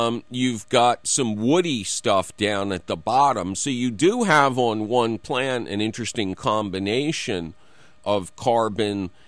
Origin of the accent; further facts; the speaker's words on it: Philadelphia, Pennsylvania, United States; I grew up in the Tacony section of Philadelphia.